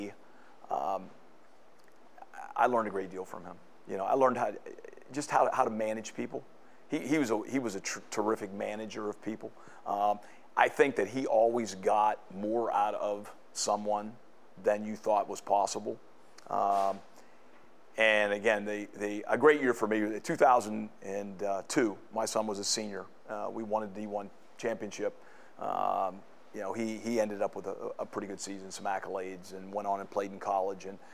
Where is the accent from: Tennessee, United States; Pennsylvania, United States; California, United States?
Pennsylvania, United States; Uniontown; I went back to my hometown, Uniontown, Pennsylvania, and I was an assistant wrestling coach.